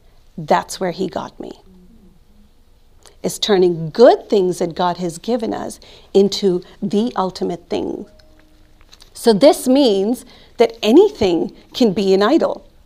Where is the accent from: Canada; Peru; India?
India; So I grew up, if you can't tell, I grew up in India. I'm Indian.